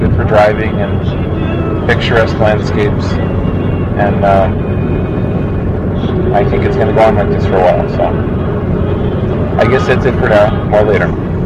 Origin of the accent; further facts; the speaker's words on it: Bloomfield, Connecticut, United States; Where I grew up in Connecticut, Bloomfield, when I was a kid, the towns thereabouts all had tobacco fields